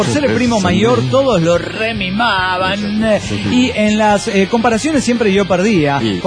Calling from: Chihuahua, Mexico; de Chihuahua, México.

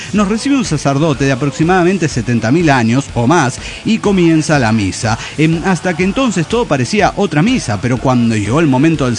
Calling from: Saltillo, Coahuila, Mexico; de Saltillo, Coahuila.

